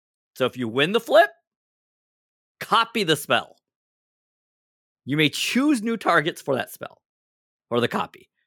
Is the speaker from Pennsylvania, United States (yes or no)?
no; California, United States; I've been posting photos of me … growing up in Southern California, wearing a cowboy hat.